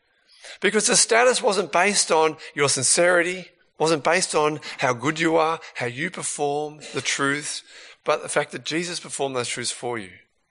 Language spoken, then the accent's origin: English; Australia; also born or lived in England; So my parents are Australian, but I was born in England and stayed there for 6 months.